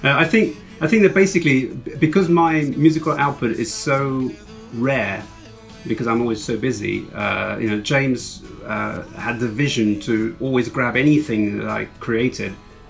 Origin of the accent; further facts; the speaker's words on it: Portugal; English is a second language; I grew up in Portugal. I could only speak Portuguese and French only, but I couldn't speak English.